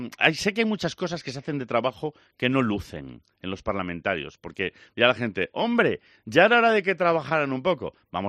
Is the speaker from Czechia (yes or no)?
no; Salamanca, Castile and León, Spain; yo me crié en Salamanca.